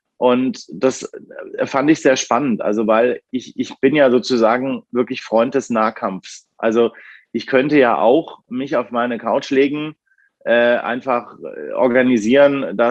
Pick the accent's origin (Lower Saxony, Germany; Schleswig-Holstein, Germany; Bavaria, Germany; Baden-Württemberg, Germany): Bavaria, Germany; also born or lived in Berlin; Ich bin aber schon seit quasi frühester Kindheit im Bayerischen Wald in der Oberpfalz aufgewachsen.